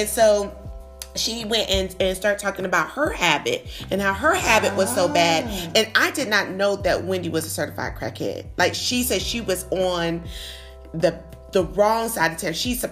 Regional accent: Columbia, South Carolina, United States; is from South Carolina, my home state, girl.

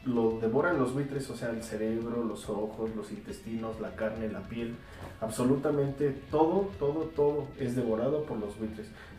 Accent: Mexico; Bueno, es que todos somos mexicanos

